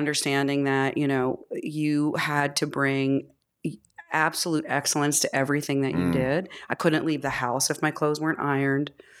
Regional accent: New Jersey, United States; Well, I'm from Jersey.

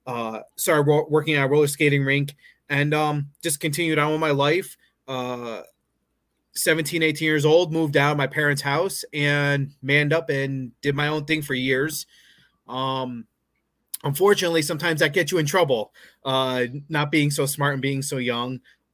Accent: Schenectady, New York, United States; So I was born in a wonderful place, and I say that sarcastically, Schenectady, New York. Although it's not that bad as I make it out to be, it wasn't a fun place to live.

